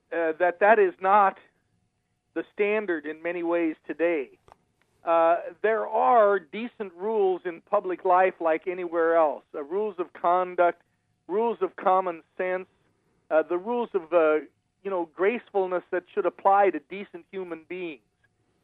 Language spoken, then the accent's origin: English; Belleville, Illinois, United States; a police magistrate in my hometown of Belleville, 12 years a member of the House of Representatives in Illinois